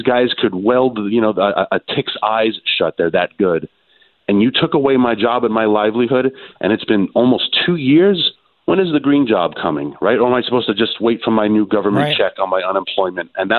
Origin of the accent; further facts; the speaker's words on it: New York City, New York, United States; You know, I'm originally from New York City, but I know New York State very well.